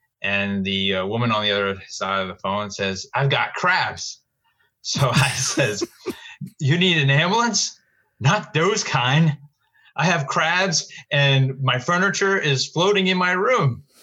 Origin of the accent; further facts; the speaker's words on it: New Jersey, United States; from South Jersey.